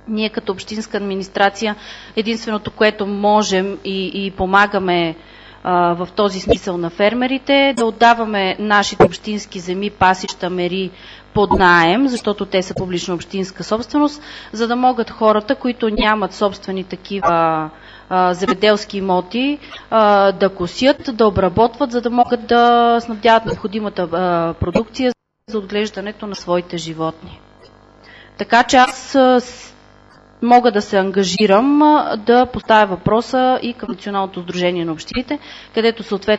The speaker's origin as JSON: {"language": "Bulgarian", "town": "Tran", "region": "Pernik Province", "country": "Bulgaria", "tie": "born or raised there", "said": "Аз съм родена в Трън, там съм живяла, живея там вече 33 години. Така, нали, в близко бъдеще не мисля да го напускам."}